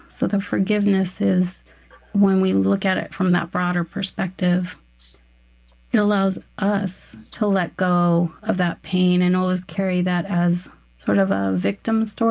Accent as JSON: {"language": "English", "town": "Yuma", "region": "Arizona", "country": "United States", "tie": "born or raised there"}